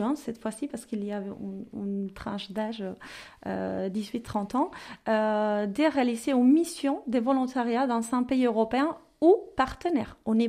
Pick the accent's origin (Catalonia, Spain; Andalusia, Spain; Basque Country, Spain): Andalusia, Spain; Málaga; Alors, moi, je viens de Malaga et j'ai fait mes études à Grenade.